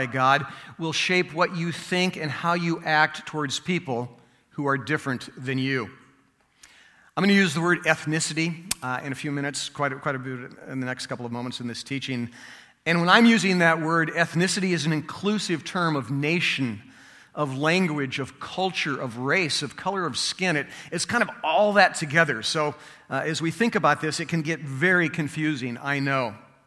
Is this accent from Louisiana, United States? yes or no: no; California, United States; In case you're wondering, you're being taught today by a white guy, a white male who grew up in a middle-class family in Southern California.